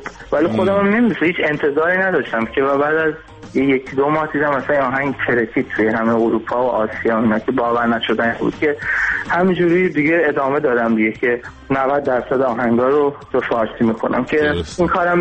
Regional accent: Iran; بالاخره من یه ایرانی هستم

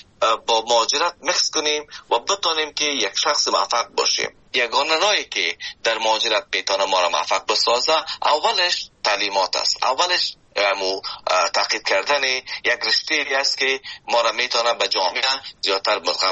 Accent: Afghanistan; moved away as an adult; now in Canada; وقتی که آمدم از افغانستان، شما فکر کنید که من از افغانستان به کانادا آمدم

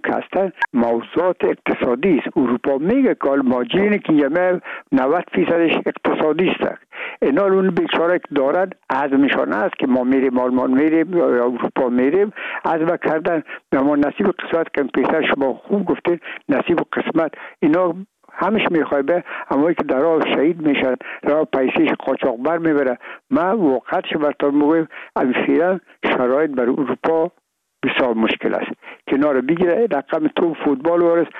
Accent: Afghanistan; میگم ما افغان هستیم تذکره خود را نآوردیم

